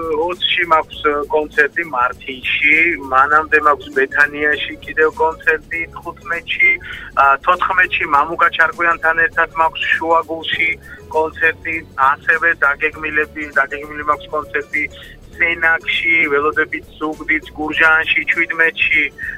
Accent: Batumi, Adjara, Georgia; ეხა ბათუმში დავიბადე, ბათუმში გავიზარდე, მიყვარს ჩემი ქალაქი, მიყვარს ჩემი კუთხე, ჩემი აჭარა

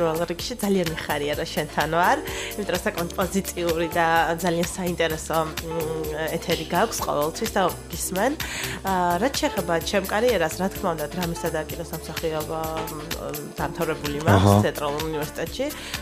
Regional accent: Tbilisi, Georgia; ეს თბილისური რაღაცა უბანში გავიზარდე, სადაც აი კერძო ბინებია და ძალიან ისეთი სამეზობლო და

